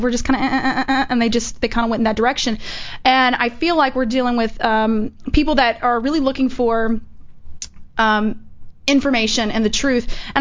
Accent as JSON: {"language": "English", "region": "Texas", "country": "United States", "said": "Please. I'm from Texas, man. Yeehaw."}